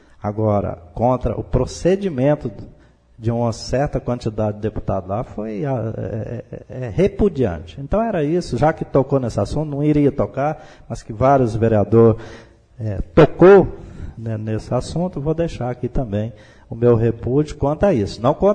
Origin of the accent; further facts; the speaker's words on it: Brazil; Nós somos brasileiros e queremos isso também.